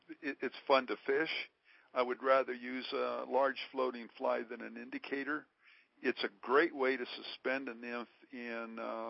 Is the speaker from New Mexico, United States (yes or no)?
yes; Las Vegas, New Mexico, United States; Well, Brian, I grew up in Las Vegas, New Mexico